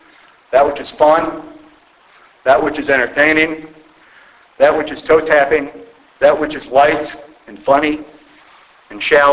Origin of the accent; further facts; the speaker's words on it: Toledo, Ohio, United States; I'm a 52-year-old male, I'm from Toledo, Ohio originally.